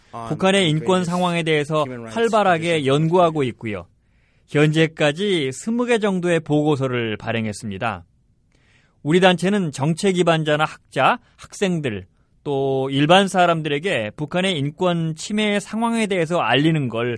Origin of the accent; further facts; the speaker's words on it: Columbus, Ohio, United States; 그 사진 밑에 그분들이 오하이오주 콜럼버스에 산다고 적혀 있더라고요. 거긴 제가 태어나고 자란 곳이거든요.